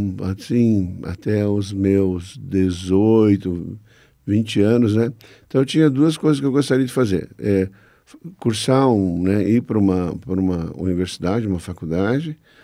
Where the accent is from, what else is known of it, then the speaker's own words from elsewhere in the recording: Blumenau, Santa Catarina, Brazil; moved away as an adult; now in Curitiba, Brazil; Sou natural da cidade de Blumenau, moro em Curitiba há mais de 40 anos. Hoje eu me considero mais paranaense do que catarinense.